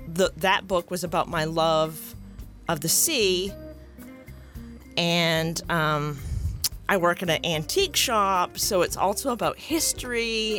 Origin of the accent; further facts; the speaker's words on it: Stonington, Maine, United States; I grew up in Deer Isle, Stonington. It's my hometown